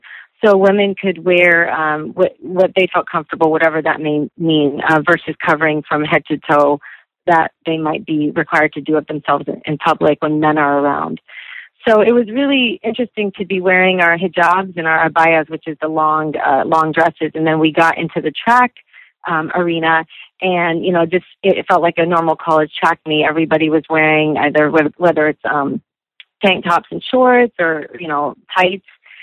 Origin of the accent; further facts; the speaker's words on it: United States; how much I have loved and appreciate growing up in America, all the benefits I've had